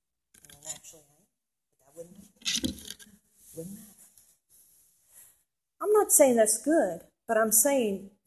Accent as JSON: {"language": "English", "region": "the South", "country": "United States", "said": "But I'm a Southerner. And I don't wave any Confederate flag."}